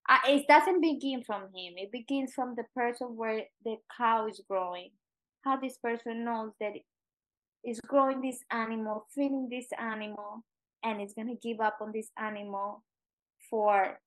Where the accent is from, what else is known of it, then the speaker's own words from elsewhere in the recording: Colombia; To me, I grew up in Colombia. I was exposed to a lot of animals.